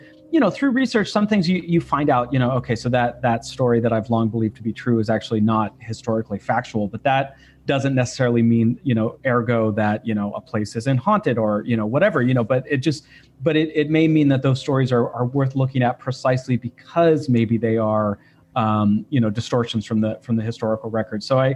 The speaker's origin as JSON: {"language": "English", "town": "San Jose", "region": "California", "country": "United States", "tie": "born or raised there", "said": "I grew up in San Jose, California, so I grew up down the road from the Winchester Mystery House"}